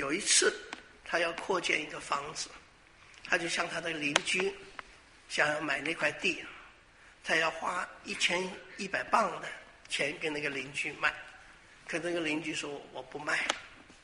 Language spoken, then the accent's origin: Chinese; Taiwan; 我以前小的时候在台湾的时候